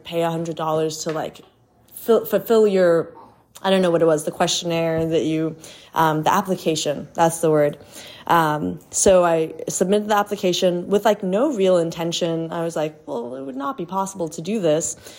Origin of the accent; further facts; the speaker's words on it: South Africa; I am from South Africa. I live in South Africa.